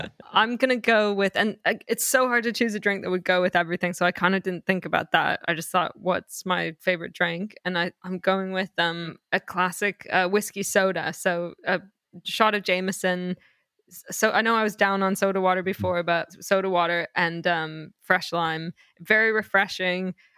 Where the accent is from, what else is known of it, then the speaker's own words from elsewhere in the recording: Canada; Well, I'm Canadian. You know, a lot of my formative memories were in the woods, I think, and long summers.